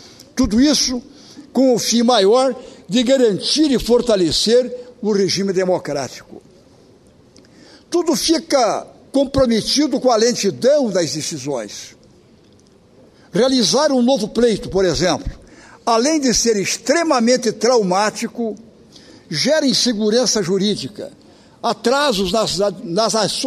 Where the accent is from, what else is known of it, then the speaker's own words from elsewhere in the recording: Santa Catarina, Brazil; Quero, como catarinense, também me associar à vinda dos senhores a esta casa.